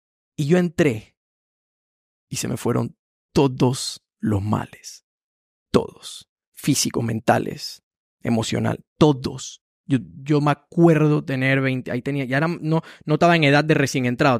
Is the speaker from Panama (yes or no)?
yes; Panama